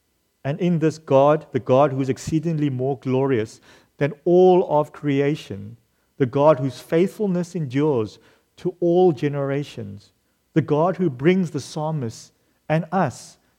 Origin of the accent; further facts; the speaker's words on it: Cape Town, Western Cape, South Africa; the oceans and the beaches in my hometown, Cape Town.